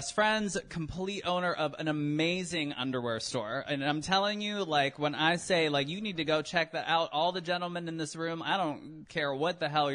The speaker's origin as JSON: {"language": "English", "town": "Toronto", "region": "Ohio", "country": "United States", "tie": "born or raised there", "said": "I grew up in Toronto, Ohio, which yes, there is a Toronto, Ohio for everyone like looking at me. It's fine. It's really a McDonald's and a Rite Aid."}